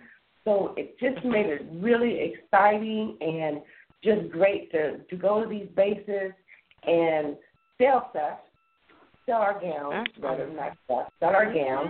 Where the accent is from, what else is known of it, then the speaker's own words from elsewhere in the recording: Kansas City, Missouri, United States; also born or lived in North Carolina / Texas; I am originally from Kansas City by way of North Carolina, by way of Texas.